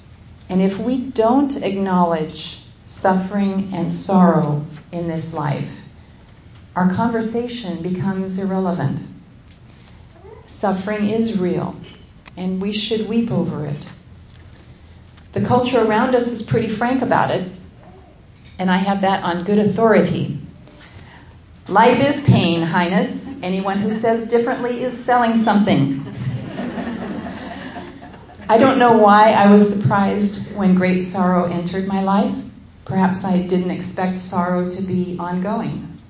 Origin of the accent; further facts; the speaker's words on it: Burien, Washington, United States; now in Tacoma, United States; I grew up near Burien, Washington. I met Jack at MIT, and at the end of my junior year, we got married in Boston.